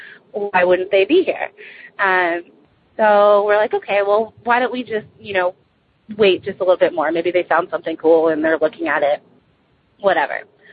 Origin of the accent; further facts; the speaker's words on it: Dallas, Texas, United States; I'm from Dallas, Texas.